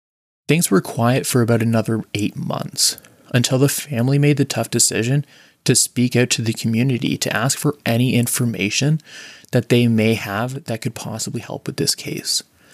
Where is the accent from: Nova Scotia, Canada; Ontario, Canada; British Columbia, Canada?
Ontario, Canada; Orangeville; living and growing up near Orangeville, we did not hear a lot of good things about the Orangeville police.